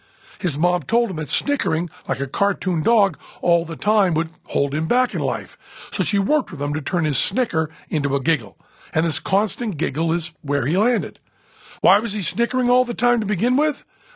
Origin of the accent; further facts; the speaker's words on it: Massachusetts, United States; I'm from Western Massachusetts, and I've gone to farms to get corn that had been picked just an hour before.